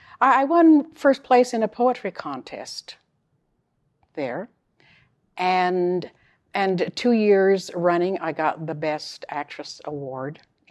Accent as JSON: {"language": "English", "town": "Salt Lake City", "region": "Utah", "country": "United States", "tie": "born or raised there", "said": "So I was born in Salt Lake City. My mother and father were a bit older when they married and had us. They had five children. We spent 5 years out in Gusher, Utah."}